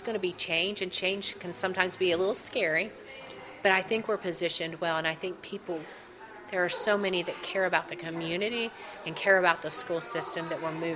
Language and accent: English; Ohio, United States; Now, it's not the story I heard when I was growing up in Central Ohio. And I grew up in the hometown of Sherman.